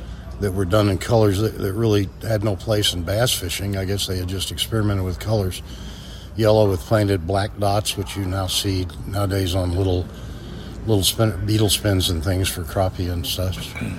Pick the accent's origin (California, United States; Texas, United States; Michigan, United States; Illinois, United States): Texas, United States; Dallas; I'm from Dallas originally. I know I'm a Yankee.